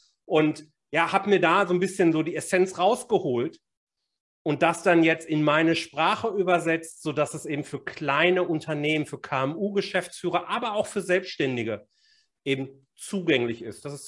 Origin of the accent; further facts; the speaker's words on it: Bochum, North Rhine-Westphalia, Germany; born there; accent: Bochum slang; now in Haltern am See, Germany; 49 Jahre, wohne mit meiner Familie am nördlichen Rand des Ruhrgebiets, Haltern am See, bin gebürtiger Bochumer, kommt auch in meinem Slang immer mal wieder ein bisschen durch